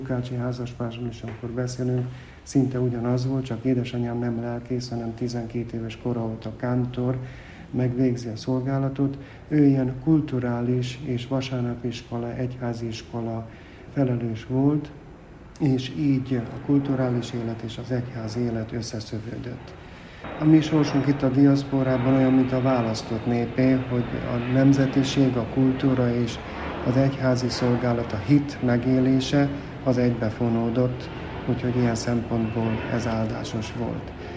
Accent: Partium, Romania; Erdélyben születtem, Párciumban, ott nevelkedtem, lelkészi családban

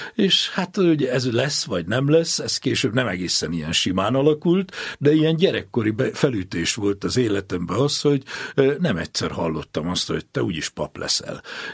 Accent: Kissomlyó, Vas, Hungary; born there; Talán onnan kezdeném, hogy én 1953. július 30-án születtem. Ezt úgy is szeretném mondani, hogy nem akárhol, mert Kissomjón, a Kemenes alján.

